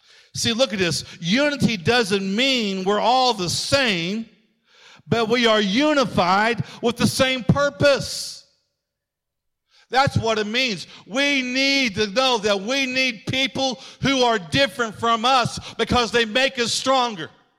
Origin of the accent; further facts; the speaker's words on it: Oklahoma, United States; I grew up in Oklahoma, and so I just automatically like the Cowboys.